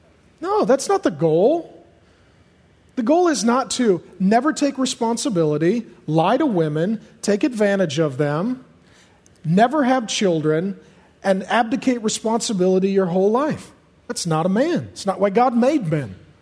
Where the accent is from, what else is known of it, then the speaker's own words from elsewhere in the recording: Seattle, Washington, United States; I grew up in Seattle having sex with my girlfriend, not knowing what I was going to study in college, and no real plan.